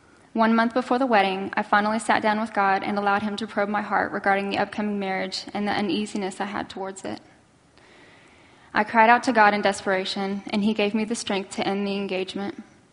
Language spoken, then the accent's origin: English; Dallas, Texas, United States; born or raised there